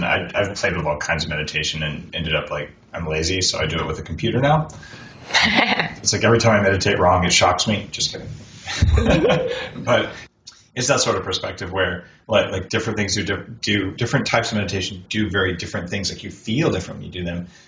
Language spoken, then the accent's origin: English; Russia; Sorry, I grew up in Russia. I love Russia.